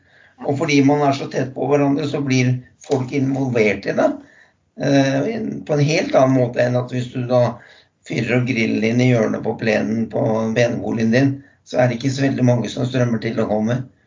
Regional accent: Oslo, Norway; Så vi kommer jo fra Oslo, så vi ville egentlig tilbake.

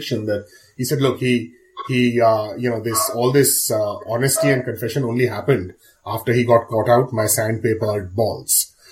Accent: India; someone could say that I have a bias here as an Indian

